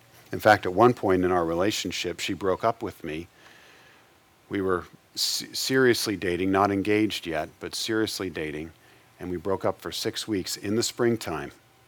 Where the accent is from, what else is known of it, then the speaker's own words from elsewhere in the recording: Midwest, United States; Well, we lived in, I'm from the Midwest originally, and we lived in southern Indiana.